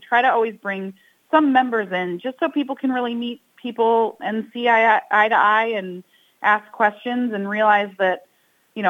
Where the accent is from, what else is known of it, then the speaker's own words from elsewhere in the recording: Ann Arbor, Michigan, United States; I'm from Ann Arbor, Michigan, so just one state away.